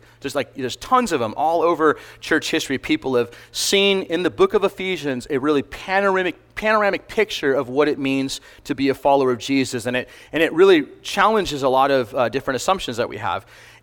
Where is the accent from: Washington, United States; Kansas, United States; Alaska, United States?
Alaska, United States; So I was born and raised in Alaska, and my family still lives up in Alaska